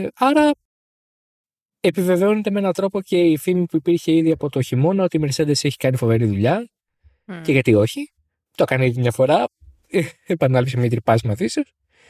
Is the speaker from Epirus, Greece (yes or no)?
yes; Epirus, Greece; Εγώ είμαι από την Ήπειρο, έχουμε τέτοια.